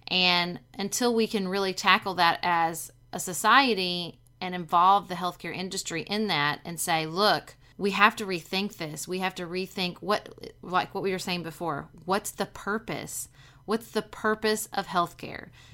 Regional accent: Paducah, Kentucky, United States; when I was growing up in Paducah in the 90s

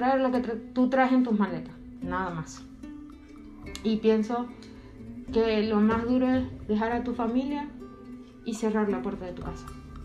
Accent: Venezuela; now in Mexico; Ya tengo 1 año y 5 meses acá en México. Soy venezolana. Nuestro motivo de salir de Venezuela es por la persecución política que existe allá.

